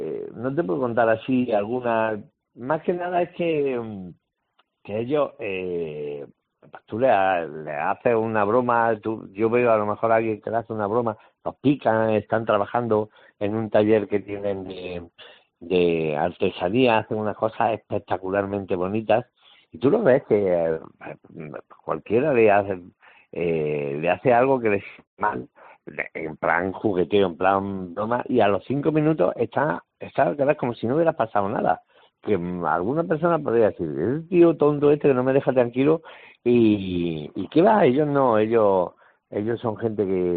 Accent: Jaén, Andalusia, Spain; born or raised there; also born or lived in Málaga

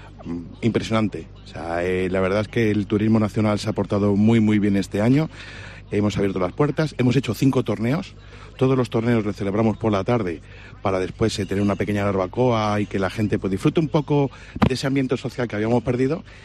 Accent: Community of Madrid, Spain; llevo 13 años aquí, yo soy de otra tierra, soy madrileño, aunque ya me considero andaluz por todos los lados.

